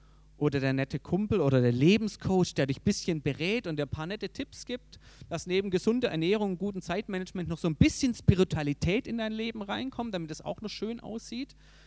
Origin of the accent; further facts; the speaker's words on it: Baden-Württemberg, Germany; ich merke, ich bin Schwabe